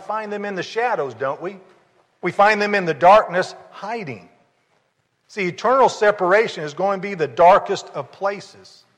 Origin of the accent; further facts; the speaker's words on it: Madison, Indiana, United States; When I was growing up in Madison, Indiana, I was probably 4, 5, or 6 years old.